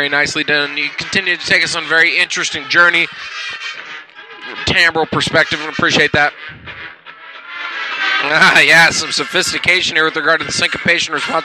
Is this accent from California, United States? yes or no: yes; Fontana, California, United States; I'm from Fontana, California, and it is my privilege to be evaluating you in percussion tonight.